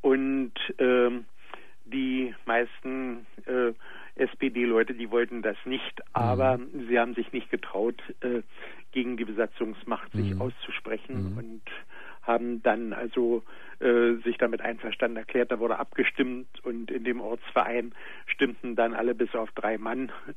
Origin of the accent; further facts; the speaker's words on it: Berlin, Germany; now in Hannover, Germany; Ich bin Berliner und wohne heute in Hannover.